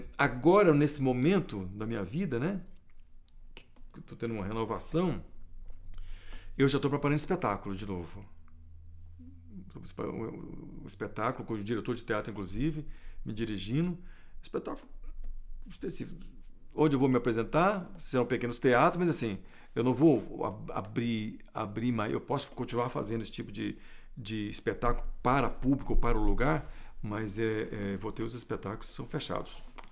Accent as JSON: {"language": "Portuguese", "town": "Brasília", "region": "Federal District", "country": "Brazil", "tie": "born or raised there", "said": "Nunca saí de Brasília para morar em outro lugar, não ser Brasília. E adoro isso aqui."}